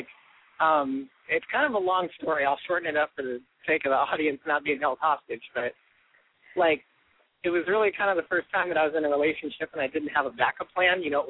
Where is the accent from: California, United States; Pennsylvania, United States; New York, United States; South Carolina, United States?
California, United States; Oakland; Like, I grew up in Oakland, and I was like the lone representative of Team White